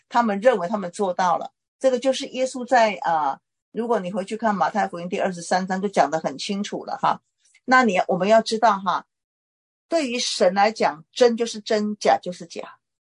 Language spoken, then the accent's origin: Chinese; China; 最大的例子就是我们中国人呢